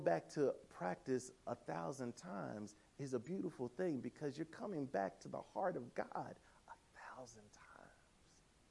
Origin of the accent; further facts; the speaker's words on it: Tennessee, United States; I'm from Tennessee, so I'm Lectio Divina.